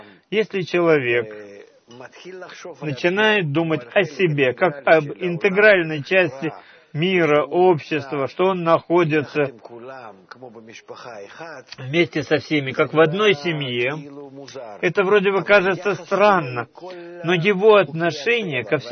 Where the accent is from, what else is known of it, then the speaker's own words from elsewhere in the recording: Russia; moved away; Когда я приехал из России, я там все это изучал с детства